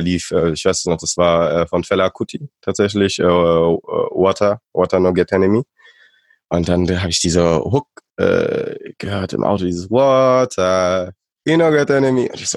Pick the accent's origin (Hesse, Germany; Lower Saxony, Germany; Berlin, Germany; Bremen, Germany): Hesse, Germany; Wiesbaden; also born or lived in Fulda; einer relativ kleinen deutschen Stadt, Wiesbaden 300.000 Einwohner, größtenteils aufgewachsen davor. Ich wurde natürlich davor in Fulda auf dem Land geboren, ja, und habe da die ersten 7 Jahre verbracht, aber bin einfach sehr, sehr multikulturell groß geworden